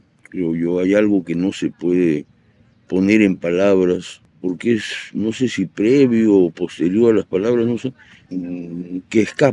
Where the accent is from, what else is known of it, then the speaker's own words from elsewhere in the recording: Lima, Peru; moved away; Yo escapé de Lima, yo soy un fugitivo de Lima